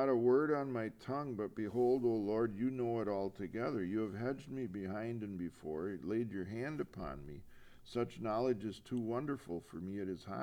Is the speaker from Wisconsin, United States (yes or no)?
yes; Wisconsin, United States; now in Minnesota, United States; I grew up in Wisconsin, but also laboring here in Minnesota from my young adulthood on.